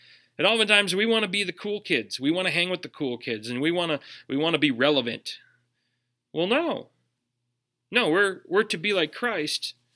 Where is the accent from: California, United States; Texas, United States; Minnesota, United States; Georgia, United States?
Minnesota, United States; accent: Minnesotan; See, I'm from Minnesota, and we have Minnesotan accents, don't you know? Oofta. We say things that betray us. And so even though I live in this community, I didn't grow up around here.